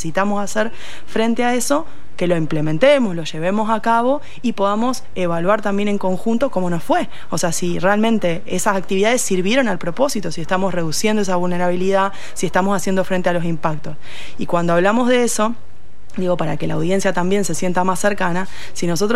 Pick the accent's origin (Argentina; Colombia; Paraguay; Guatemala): Argentina; Rosario, Santa Fe; una ciudad en la Argentina como, no sé, Rosario, de donde vengo yo